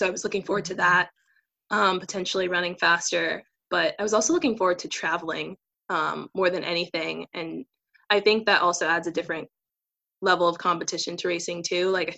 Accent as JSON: {"language": "English", "town": "San Diego", "region": "California", "country": "United States", "tie": "born or raised there", "said": "Yeah, I'm from San Diego, California. I went to Rancho Bernardo High School."}